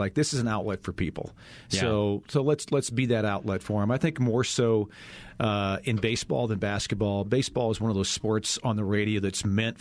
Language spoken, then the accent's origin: English; South Dakota, United States; I grew up in South Dakota, big Minnesota Twins fans. We were about 3 hours from the Twin Cities.